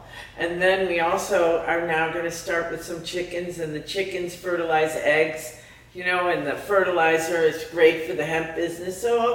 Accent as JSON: {"language": "English", "region": "Connecticut", "country": "United States", "tie": "born or raised there", "said": "I grew up in Connecticut. Everyone in my family was white collar, they were lawyers and all that kind of thing."}